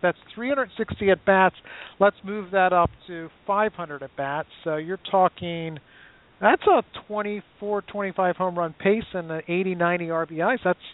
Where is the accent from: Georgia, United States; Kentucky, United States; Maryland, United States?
Maryland, United States; I grew up in Maryland, Tim, and when the Baltimore Colts left in the dead of winter, Mayflower moving vans, snow coming down.